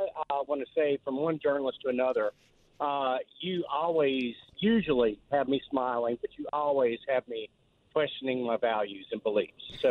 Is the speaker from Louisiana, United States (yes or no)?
yes; New Orleans, Louisiana, United States; born there; I was born in New Orleans